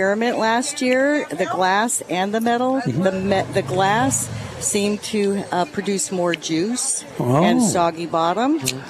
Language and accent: English; Petaluma, California, United States; also born or lived in various; I grew up, my dad was in the military, and so I kind of grew up all over, but I landed in Petaluma, California, and my grandmother from Larkspur taught me how to do the crust